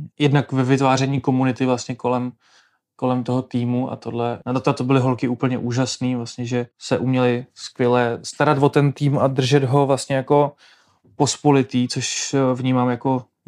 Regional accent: České Budějovice, South Bohemian Region, Czechia; Původem jsem teda z Českých Budějovic, což mi vlastně dalo dobrý základ pro to, abych chtěl vůbec takovýhle projekt dělat

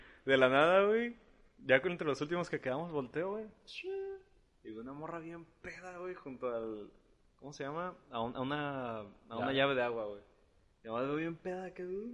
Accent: Mexico; Somos tan mexicanos.

